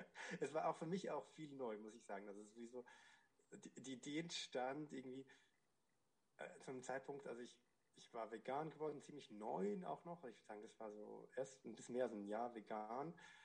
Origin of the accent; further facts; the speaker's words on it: Zurich, Switzerland; Ich bin in Zürich in Schwammendingen aufgewachsen. Das ist so ein bisschen der verpönte Bezirk in Zürich, wo alle drüber lachen, wenn man da aufgewachsen ist. Und jetzt bin ich außerhalb von Zürich auf dem Land, auf diesem Lebenshof